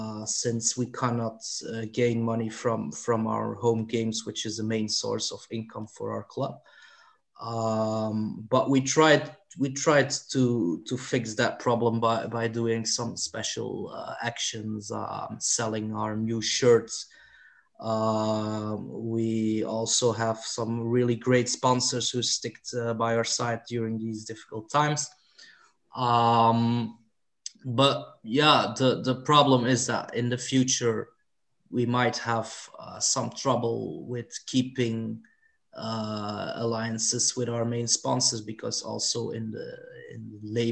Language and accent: English; Beveren, Flanders, Belgium; from Beveren in Belgium.